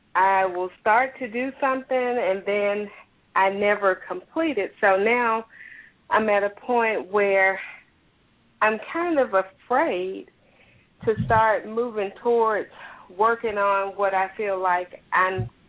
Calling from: Tennessee, United States; I'm calling from Tennessee.

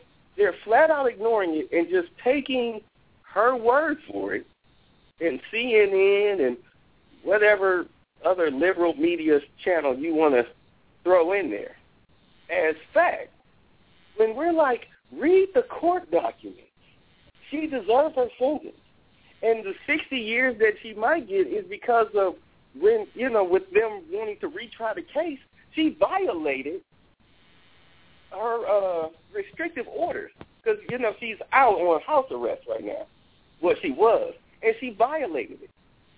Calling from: Plymouth, Ohio, United States; From Plymouth, Ohio.

